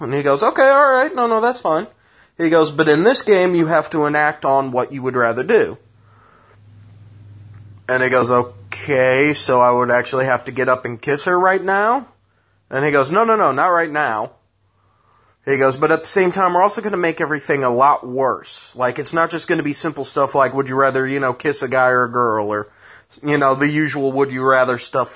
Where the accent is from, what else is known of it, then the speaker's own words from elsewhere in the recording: Midwest, United States; I'm goddamn American from the Midwest, yo.